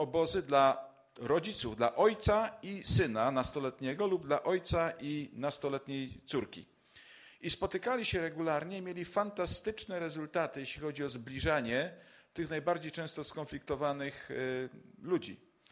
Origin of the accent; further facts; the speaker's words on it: Gliwice, Silesian Voivodeship, Poland; now in Wisła, Poland; Ja jestem z Gliwic oryginalnie, a teraz mieszkam w Wiśle.